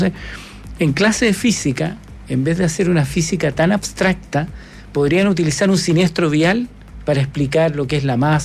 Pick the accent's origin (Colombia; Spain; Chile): Chile; los chilenos en general, como somos los ingleses de Sudamérica, conducimos por la izquierda.